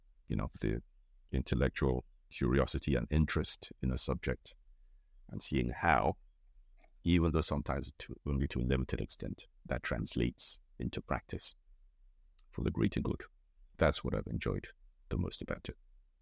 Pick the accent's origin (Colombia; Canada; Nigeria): Nigeria; I'm Nigerian, was born in Nigeria, grew up there, went to school there.